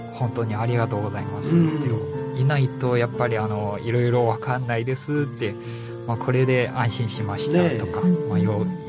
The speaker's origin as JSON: {"language": "Japanese", "country": "China", "said": "中国人です。"}